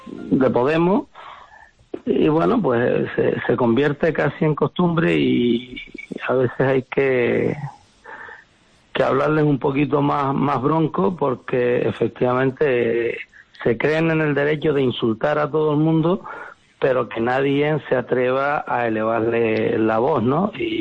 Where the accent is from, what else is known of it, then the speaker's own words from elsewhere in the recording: Canary Islands, Spain; si usted se siente ofendida, debe ser que no nos insultó a los majoreros